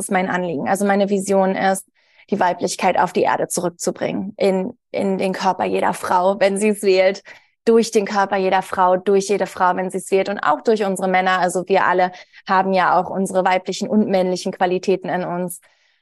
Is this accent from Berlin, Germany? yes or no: yes; Berlin, Germany; also born or lived in Kiel; Ich komme ursprünglich aus Berlin, habe eine lange Zeit mit meinem Herzmann, mit dem ich jetzt seit über 13 Jahren auf der Reise bin, also mit ihm zusammen bin, in Beziehung bin, in Kiel gelebt, eine lange Zeit.